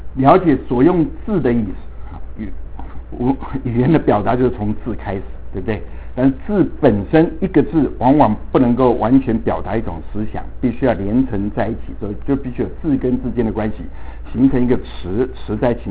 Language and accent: Chinese; Taiwan; moved away; 不仅是我说来自台湾来自台湾已经30多年了，大概20-30%我回台湾我听不懂他们在讲什么。